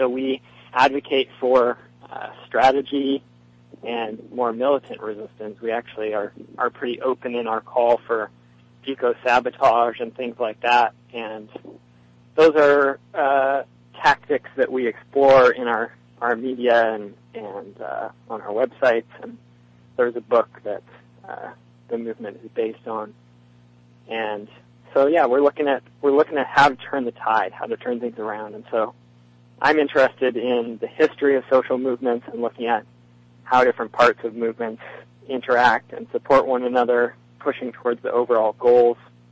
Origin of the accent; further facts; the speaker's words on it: Seattle, Washington, United States; also born or lived in Bellingham; now in Eugene, United States; I grew up in Seattle. I actually live down in Eugene, Oregon right now, but I've lived in Bellingham and a lot of different places in western Washington over the years.